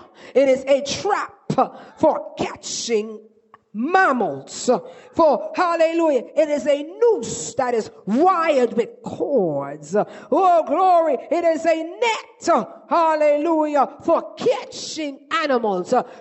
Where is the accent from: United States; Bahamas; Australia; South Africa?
Bahamas; Growing up in the Bahamas, we have a place called Fort Charlotte, and it's a place where they have the cannons.